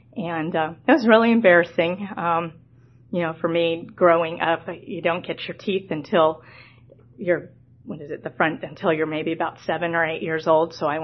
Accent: Los Angeles, California, United States; born there; I was born in Los Angeles, California, Halloween 1968, so I'm 50 right now.

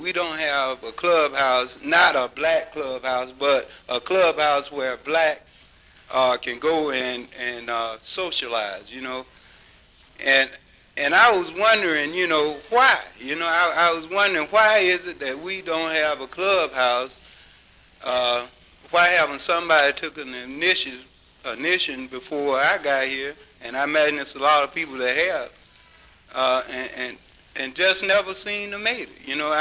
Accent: Atlanta, Georgia, United States; I'm from Atlanta with the New Life group

